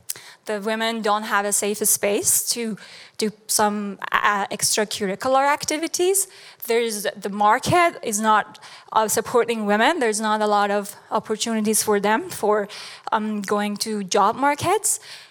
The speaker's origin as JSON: {"language": "English", "country": "Afghanistan", "also_born_or_lived": "Germany", "said": "I'm from Afghanistan and I have a master in computer science, I went to Germany and I taught as a computer science professor"}